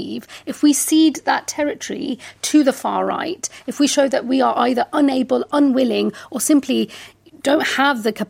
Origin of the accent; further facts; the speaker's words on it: England, United Kingdom; the people that don't think I'm English, the people that hate me because I'm a Muslim